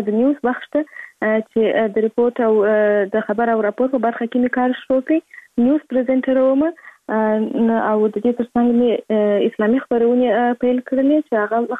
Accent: Kandahar, Afghanistan; born there; زه په کندهار ولایت کې زیږیدلی یم او اوس فعلا هم په کندهار ولایت کې اوسېږم.

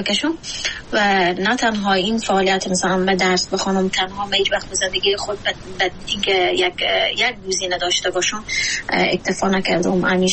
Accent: Afghanistan; ما افغانستانی ها در شرایطی بزرگ شدیم که فقر اقتصادی داریم

